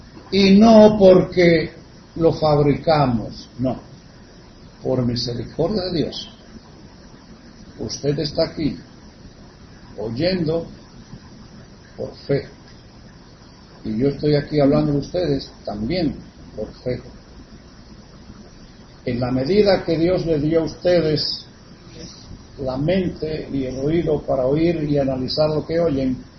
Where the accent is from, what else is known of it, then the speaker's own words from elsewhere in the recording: Puerto Rico; En el contexto de puertorriqueños, que nacimos y nos criamos aquí en Puerto Rico